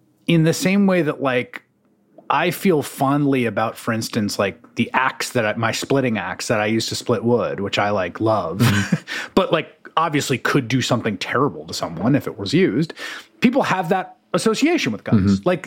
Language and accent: English; New York City, New York, United States; So just where I'm coming from, I grew up in the Bronx in the 1980s.